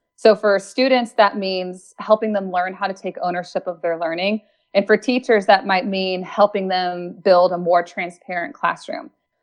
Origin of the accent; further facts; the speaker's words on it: Ohio, United States; born there; also born or lived in Texas / New Jersey / Illinois / Florida; I was born in Ohio. I lived in Texas, New Jersey, Illinois, New Jersey again, Florida. So I really moved around a lot.